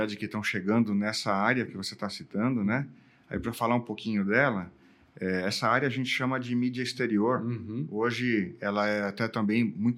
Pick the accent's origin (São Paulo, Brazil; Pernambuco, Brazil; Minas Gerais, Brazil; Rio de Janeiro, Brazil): São Paulo, Brazil; Bem, eu sou de São Paulo, lá tem a Cidade Limpa.